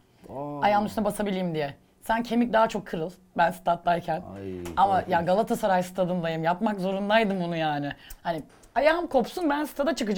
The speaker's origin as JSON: {"language": "Turkish", "region": "Istanbul", "country": "Turkey", "tie": "born or raised there", "said": "Florya'da büyüdüm yani."}